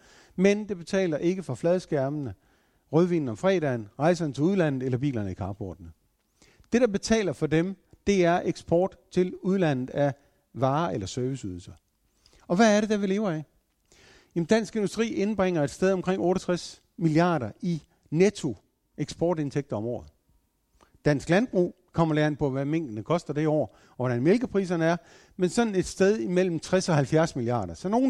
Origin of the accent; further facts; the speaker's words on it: Herning, Central Denmark Region, Denmark; Jeg kommer fra Herning. Vokset op der, flyttet derfra.